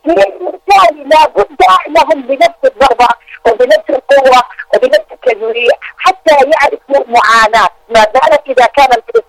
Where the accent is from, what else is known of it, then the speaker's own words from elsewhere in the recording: Yemen; أنا من اليمن وأفتخر